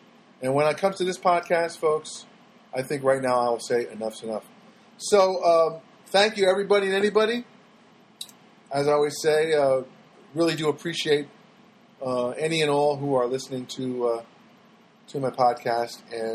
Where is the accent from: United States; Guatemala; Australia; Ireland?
Ireland; I'm an Irishman